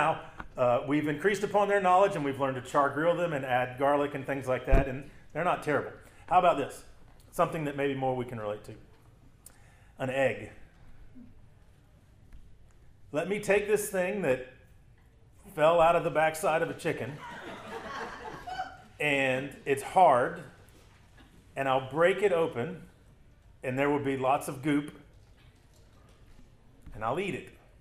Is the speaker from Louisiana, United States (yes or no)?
yes; Louisiana, United States; I mean, I grew up in Louisiana.